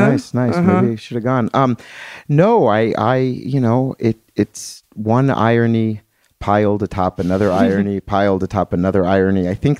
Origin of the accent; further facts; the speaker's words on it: Atlantic City, New Jersey, United States; I'm from Atlantic City, New Jersey.